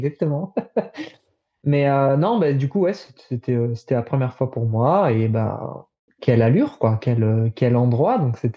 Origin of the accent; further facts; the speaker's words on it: France; on est français, donc on va toujours se plaindre